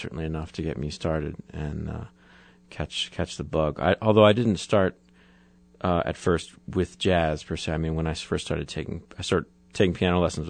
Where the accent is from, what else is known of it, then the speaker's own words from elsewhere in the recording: Greenwich, Connecticut, United States; also born or lived in New York City; Yeah, I was born in New York. I was raised in Connecticut, just about an hour north of New York City in a town called Greenwich, Connecticut, and went to high school there